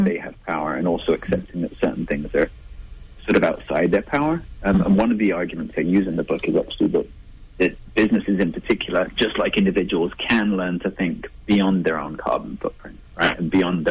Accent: England, United Kingdom; Well, firstly, I'm English enough to consider beer somewhat of a necessity.

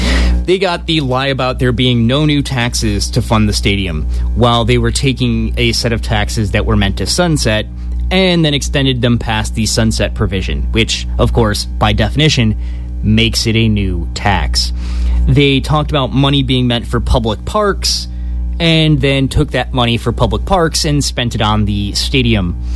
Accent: San Diego, California, United States; Growing up in San Diego, or California in general, it's a very liberal state.

